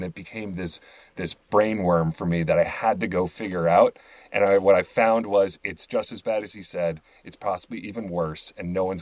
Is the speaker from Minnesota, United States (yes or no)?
no; New York, United States; I'm an East Coast guy, I'm from the New York area.